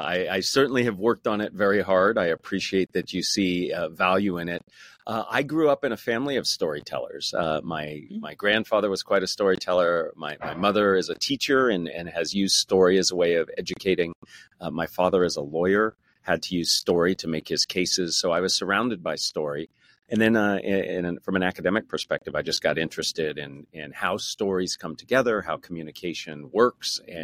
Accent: California, United States; So I'm a California boy, born and raised in the Bay Area, and very fortunate to teach there now, teaching at Stanford.

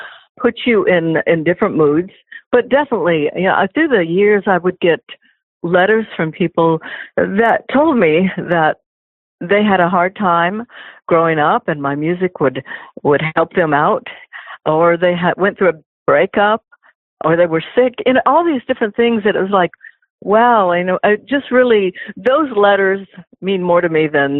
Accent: Paintsville, Kentucky, United States; born there; Well, you know, I was born in Paintsville, and I'm the last out of eight children. So I was the only one born in a hospital. And not up in Butcher Holler, Kentucky, like all the others.

